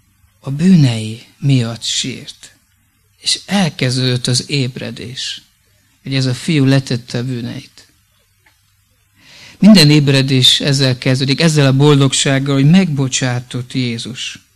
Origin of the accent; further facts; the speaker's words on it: Sárbogárd, Fejér, Hungary; Volt egy gyermek evangelizáció, ami falunkban, Sárbogárdon, ahol én születtem.